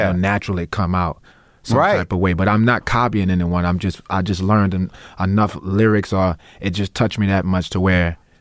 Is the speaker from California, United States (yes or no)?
no; New Orleans, Louisiana, United States; I mean, we grew up improvising in New Orleans. And when I got to the Noka school, it was very strange for me that people were playing other people's solo, because that's not what we did in Treme.